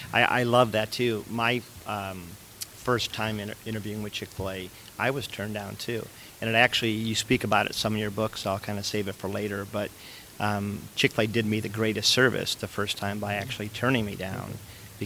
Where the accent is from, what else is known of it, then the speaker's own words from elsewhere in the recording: Ohio, United States; I'm from Ohio, so I like to plug that a little bit. Not many people plug Ohio as being great.